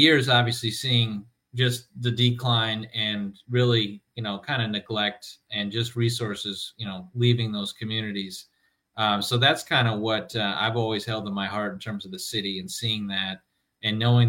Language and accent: English; Milwaukee, Wisconsin, United States; I was born and raised in Milwaukee in the Sherman Park neighborhood. When I grew up, that was still a bustling, thriving, diverse, middle-class neighborhood.